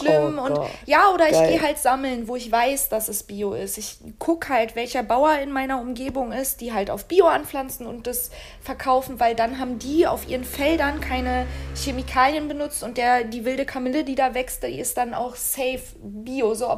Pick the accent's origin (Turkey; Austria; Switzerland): Turkey; German is a second language; moved away; Ich komme aus der Türkei und wir haben Tabak angepflanzt.